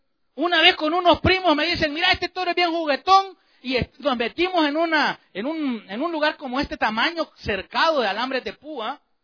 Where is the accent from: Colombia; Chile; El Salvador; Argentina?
El Salvador; Chalatenango; allá yo recuerdo que entre los dichos de pueblo, usted, los dichos de pueblo, allá en mi tierra Chalate, había algo que era imperdonable.